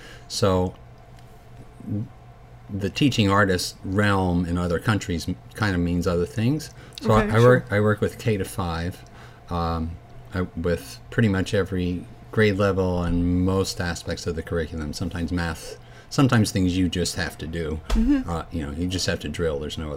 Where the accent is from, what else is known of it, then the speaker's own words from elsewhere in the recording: Norristown, Pennsylvania, United States; so I grew up in Norristown, PA, which for those that don't know is 20 miles west of Philly, so 100 miles from here.